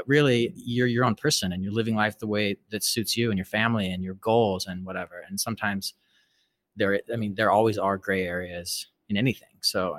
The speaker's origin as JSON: {"language": "English", "town": "Salt Lake City", "region": "Utah", "country": "United States", "tie": "born or raised there", "said": "I was raised Mormon. I was raised in Salt Lake City, and, you know, Salt Lake is a very unique place in that much of the population is LDS or Mormon."}